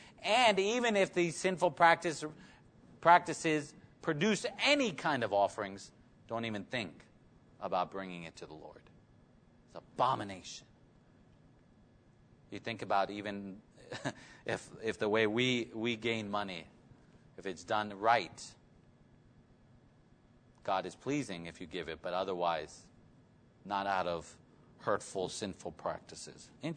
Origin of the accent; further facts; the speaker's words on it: New York, United States; Growing up in New York, you hear about the Jewish community and all their wealth.